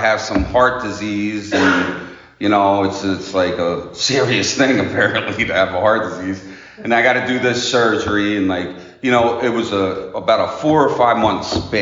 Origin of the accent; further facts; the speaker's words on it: Philadelphia, Pennsylvania, United States; I didn't have the traditional parents, okay? I grew up in Philadelphia, all right?